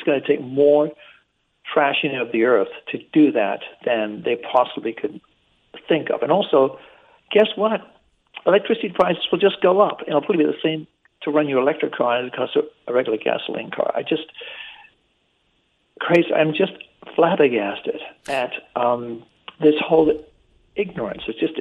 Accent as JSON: {"language": "English", "country": "United Kingdom", "tie": "born there", "moved": "yes", "said": "I'm British by birth, and even though I haven't lived in America, I haven't lived in the UK for like 60 years"}